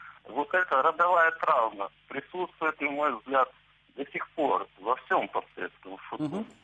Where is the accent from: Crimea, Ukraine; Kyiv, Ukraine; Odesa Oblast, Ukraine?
Odesa Oblast, Ukraine; Odesa; Я из Одессы.